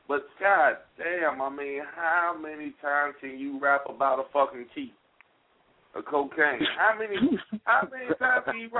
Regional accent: Ivanhoe, United States; But I'm from Ivanhoe. I'm not saying I'm still right there, but yeah, my roots still go there.

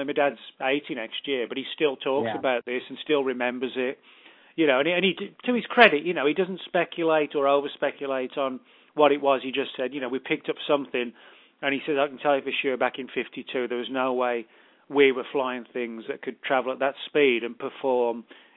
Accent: England, United Kingdom; moved away as an adult; now in Dallas, United States; I grew up in England, and we live just outside Dallas. And I've been over lived here, I should say, about 11 years.

